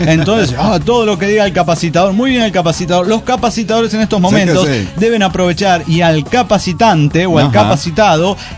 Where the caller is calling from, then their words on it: Carlos Pellegrini, Santa Fe, Argentina; hola, ¿cómo están, amigos? Soy el siestero de Carlos Pellegrini, Santa Fe, Argentina.